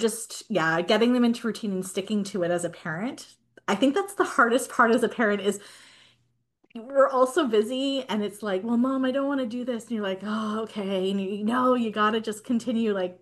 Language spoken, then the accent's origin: English; Ottawa, Ontario, Canada; born there; I was born here in Ottawa, Canada. My parents, my mom and dad are from Brazil.